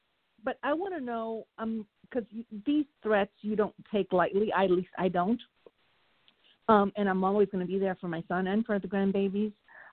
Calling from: Florida, United States; Hi, ladies. Good evening. … from Florida.

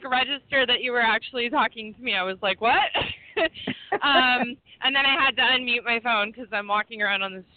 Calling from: San Francisco, California, United States; Downtown San Francisco. I just got off work

